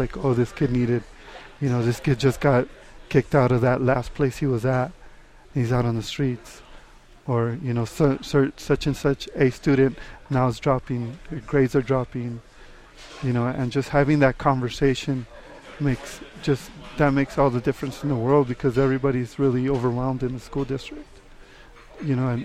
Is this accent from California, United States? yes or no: yes; Los Angeles, California, United States; now in Santa Fe, United States; No, I grew up in East Los Angeles.